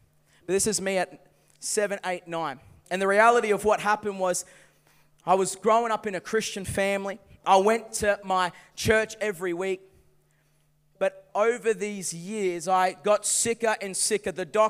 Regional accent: Gold Coast, Queensland, Australia; We had a great family dynamic growing up on the Gold Coast. But everything changed when I turned 5 years old.

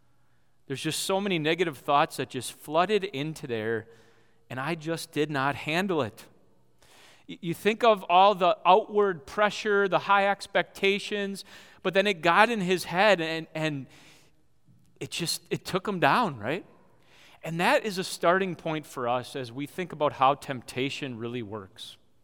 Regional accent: Kewaskum, Wisconsin, United States; We got Jordan Stoltz, right, from Kewaskum, Wisconsin, my hometown.

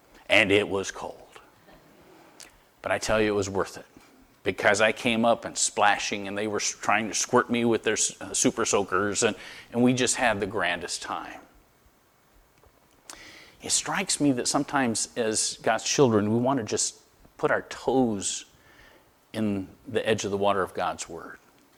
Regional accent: Florida, United States; now in Connecticut, United States; I'm from Florida. One of the things that I've noticed about swimming pools in Connecticut, water's kind of cold.

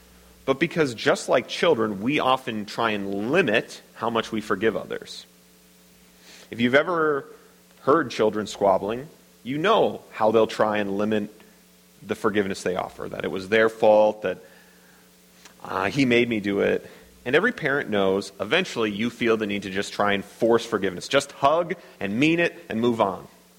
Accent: Midwest, United States; what often happens in the Midwest, I'm from the Midwest, sorry, I mean no offense

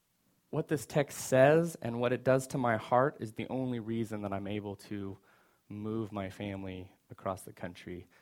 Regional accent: Seattle, Washington, United States; I'm from Seattle.

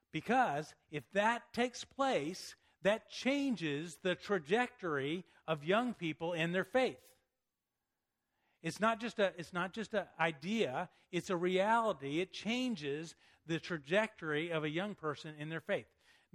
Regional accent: Chattanooga, Tennessee, United States; Is that I used to be a youth pastor, and then I went to Chattanooga. I'm from Chattanooga.

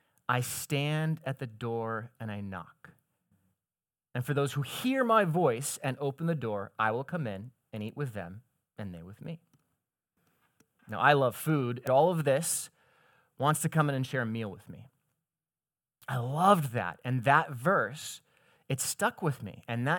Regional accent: Seattle, Washington, United States; So I'm from Seattle, Washington, and I love the Pacific Northwest. I'm an outdoors guy, and I miss the Northwest.

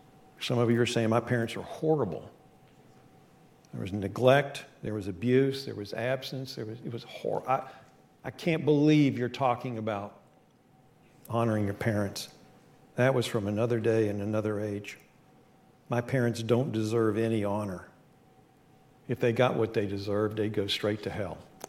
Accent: West Virginia, United States; I grew up in West Virginia, My dad was from South Georgia.

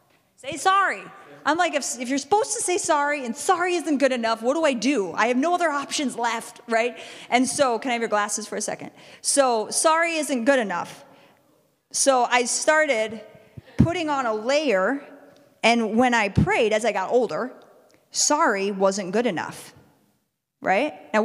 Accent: United States; And I was like, is it not good to say I'm from America? Do people not like Americans?

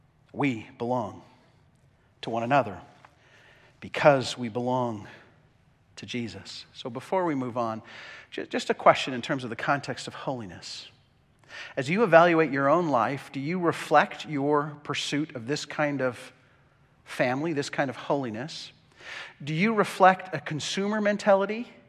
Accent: Canada; although I am a Canadian, first and foremost, I am a Christian.

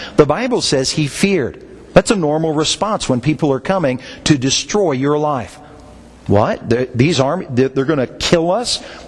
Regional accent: Indiana, United States; I like it in the sense that I'm from Indiana and I like to razz the Broncos

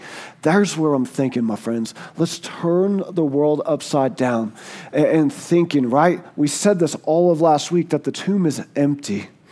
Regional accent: United States; Like that's what my hometown was. Nothing good comes from Clay County, right?

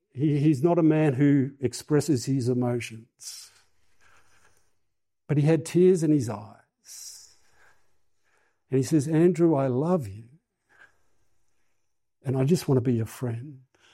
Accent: Tasmania, Australia; I grew up in Tasmania

